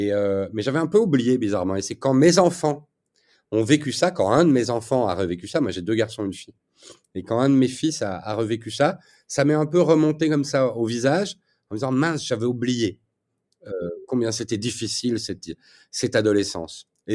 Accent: Belgium; Moi, je suis belge

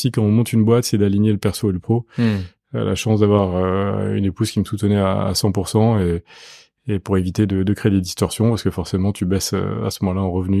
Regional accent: Paris, Île-de-France, France; also born or lived in Nice; 49 ans, physiquement 49 ans et dans ma tête toujours peut-être 28-29. J'ai grandi à Paris, je suis allé un petit peu à Nice

